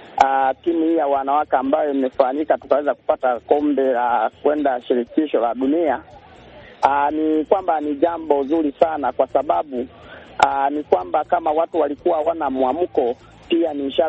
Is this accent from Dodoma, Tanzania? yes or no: no; Kagera, Tanzania; natokea mkoa wa Kagera.